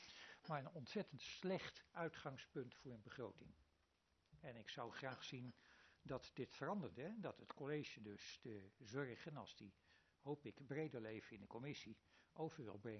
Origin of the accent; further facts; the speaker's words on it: Amsterdam, North Holland, Netherlands; born there; ik ben geboren in Amsterdam, dus dat maakt mij niet zoveel uit.